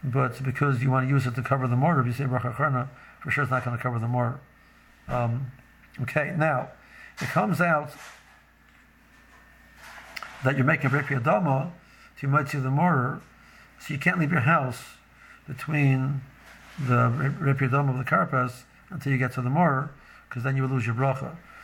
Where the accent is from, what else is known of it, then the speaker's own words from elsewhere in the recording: Silver Spring, Maryland, United States; I'm from Silver Spring.